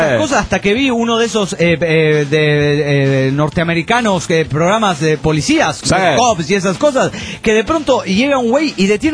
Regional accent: Potosí, Bolivia; de Potosí, Bolivia.

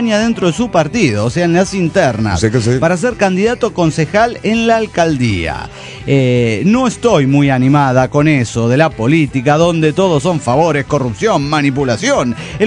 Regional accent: Cancún, Quintana Roo, Mexico; de Cancún, Quintana Roo.

